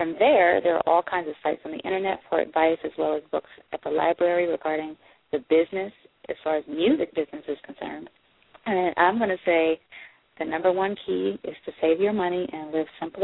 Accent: Alabama, United States; I'm from Alabama.

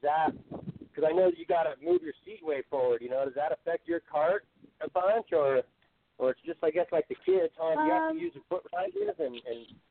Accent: Tahoe, California, United States; I mean, I did all that. I grew up in Tahoe.

